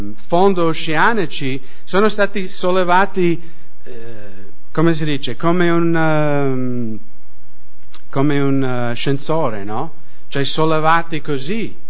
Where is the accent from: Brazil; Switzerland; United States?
United States; Italian is a second language; now in Italy; negli Stati Uniti, da dove vengo io